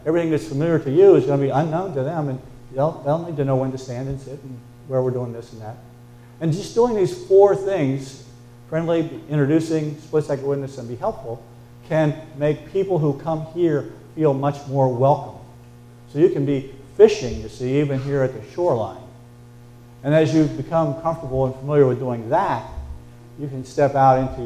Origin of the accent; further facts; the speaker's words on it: West Virginia, United States; Because we had the chance to choose Alderson Broaddus College in my home state of West Virginia.